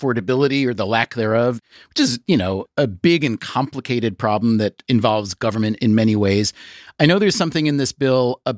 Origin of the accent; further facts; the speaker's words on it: New York, United States; I'm a New Yorker. Everything seems wide open to me by comparison.